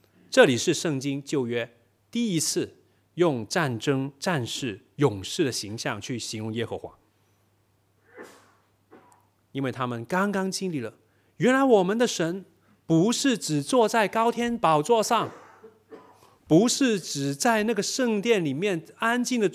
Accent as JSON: {"language": "Chinese", "region": "Guangdong", "country": "China", "said": "这里呢，其实是呢那种我们广东人叫做食字啊"}